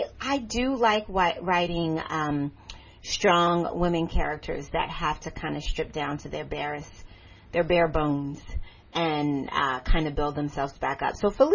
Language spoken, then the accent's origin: English; Philadelphia, Pennsylvania, United States; moved away as an adult; Philadelphia actually was, I can't even say it was a great experience because I didn't know anything but Philadelphia until I moved away to college. I actually went to college in New York City.